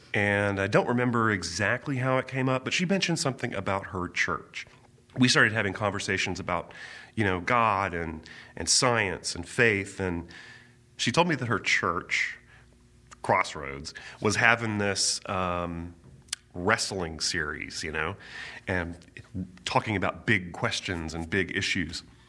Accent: Fort Worth, Texas, United States; I grew up in Fort Worth, Texas. Southern Baptist family. We were strong in the church.

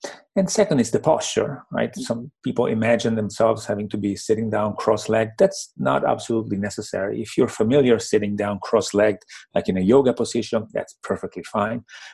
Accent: Italy; English is a second language; I am from Italy

